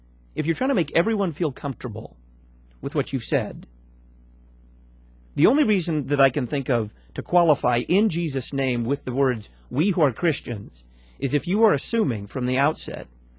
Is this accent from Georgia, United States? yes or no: no; Texas, United States; And I am from Texas, so when I'm getting ready to go someplace, I say, I who am a Texan, we who are Texans say, we're fixing to go someplace. It's a dead giveaway for a Texan.